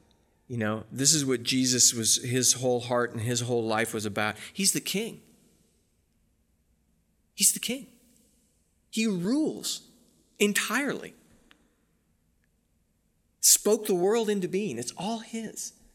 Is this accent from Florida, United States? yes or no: no; California, United States; And we grew up in Southern California.